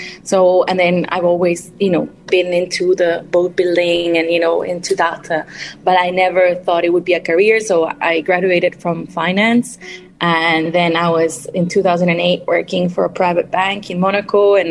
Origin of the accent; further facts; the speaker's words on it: Guatemala; first language Spanish; English is a second language; also born or lived in France; So I'm from Guatemala, so obviously Spanish, but I went to the American school there, so English. And then I was learning French in high school.